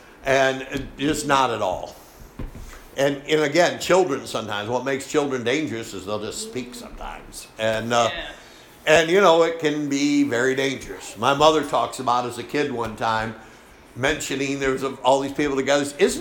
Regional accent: Machias, Maine, United States; I grew up on Route 16 in Machias.

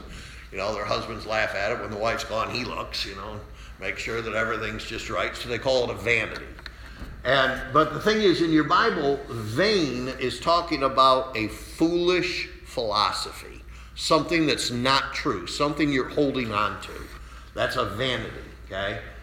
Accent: Salamanca, New York, United States; born there; I was born in Salamanca, New York, April of 1954.

